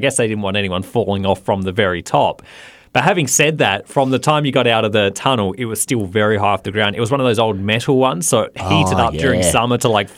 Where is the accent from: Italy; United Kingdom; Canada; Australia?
Australia; Port Lincoln, South Australia; I used to remember in my hometown of Port Lincoln, Seba, there was this slide on the front beach sort of foreshore area